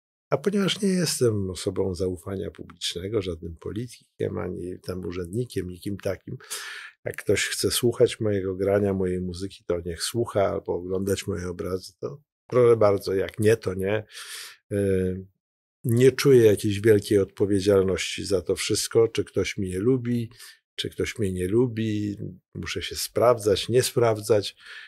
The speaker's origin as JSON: {"language": "Polish", "town": "Mława", "region": "Masovian Voivodeship", "country": "Poland", "moved": "yes", "said": "jestem mławiakiem, z tym, że no, z mojego miasta wyjechałem w 1974 roku. Trochę czasu. Przyjechałem do Trójmiasta i od tamtego czasu mieszkam do dzisiaj."}